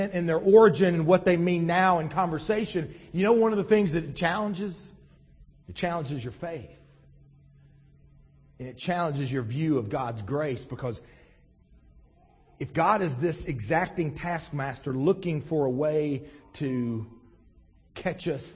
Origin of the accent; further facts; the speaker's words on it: United States; We do things a certain way because we are American citizens.